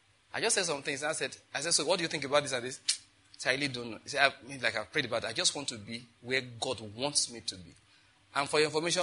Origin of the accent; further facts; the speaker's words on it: Ondo, Nigeria; for those of you who don't know, I'm from Ondo State, naturally, all right?